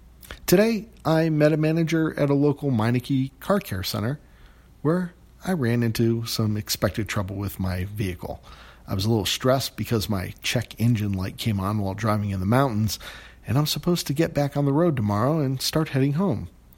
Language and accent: English; Cleveland, Ohio, United States; Now, I grew up in Cleveland with a lot of Italian friends. I'm part Italian